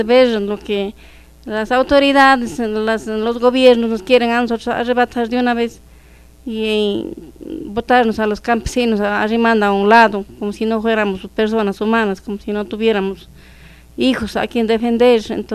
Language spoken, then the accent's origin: Spanish; San Pedro de Escaleras, Azuay, Ecuador; soy de la parroquia, soy del San Pedro de Escaleras, parroquia Victoria del Portete.